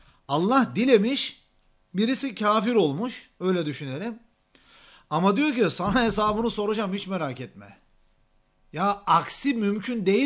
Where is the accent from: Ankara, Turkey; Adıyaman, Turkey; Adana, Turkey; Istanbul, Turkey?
Istanbul, Turkey; born there; Ben 1980 yılında İstanbul'da, Türkiye'de, işte Bayrampaşa'da dünyaya geldim.